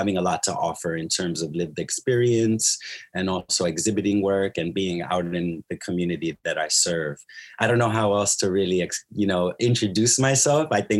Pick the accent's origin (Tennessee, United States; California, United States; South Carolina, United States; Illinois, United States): California, United States; San Diego; also born or lived in North Carolina; I was born in North Carolina to a Dominican mother and a Puerto Rican father. And I catch myself, making a long story short, growing up in San Diego, you know what I mean? On a military base.